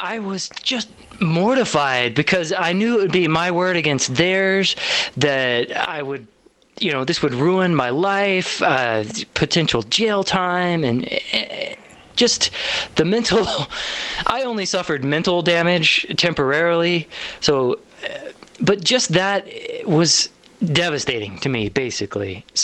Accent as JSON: {"language": "English", "region": "Colorado", "country": "United States", "said": "By the way, I'm from Colorado. I have Colorado plates on my car, and this was right after Colorado legalized marijuana."}